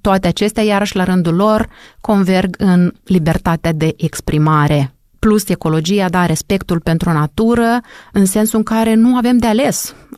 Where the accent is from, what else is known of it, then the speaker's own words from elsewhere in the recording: Moldova; sunt din Republica Moldova, că sunt basarabian și am un accent nu știu cum când vorbesc cu cei de la București sau de la Cluj. Accentul meu e minunat cum este.